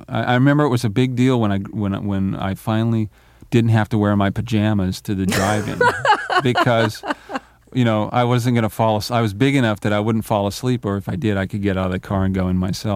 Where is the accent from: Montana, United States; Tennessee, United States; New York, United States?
Montana, United States; Yeah, I actually saw a lot of them because there was four kids in the family, so we'd load up the station wagon and drive down.